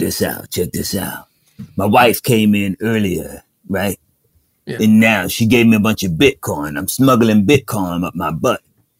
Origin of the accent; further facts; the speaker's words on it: St. Louis, Missouri, United States; Yeah, I'm from St. Louis, man.